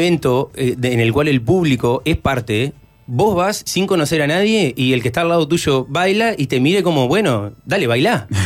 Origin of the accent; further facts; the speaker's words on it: Uruguay; Nosotros no somos brasileños, digo, yo crecí en frontera